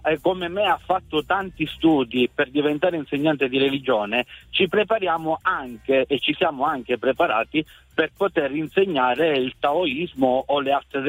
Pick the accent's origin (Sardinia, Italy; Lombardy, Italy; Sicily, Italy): Sicily, Italy; now in Emilia-Romagna, Italy; sono un siciliano ma trasferito in Emilia Romagna.